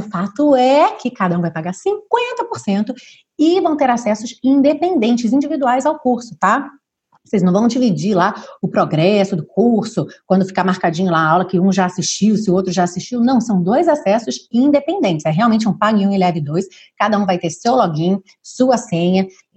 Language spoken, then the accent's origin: Portuguese; Rio de Janeiro, Brazil; moved away as an adult; essas paisagens lindíssimas, essas comidas maravilhosas, esse frio que está me assustando um pouco, afinal, sou carioca